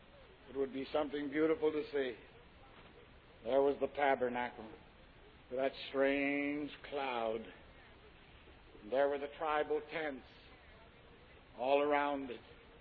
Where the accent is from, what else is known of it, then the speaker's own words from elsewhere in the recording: Canada; I'm a Canadian. For years, I wanted to minister in the land of my fathers, Great Britain, British Isles.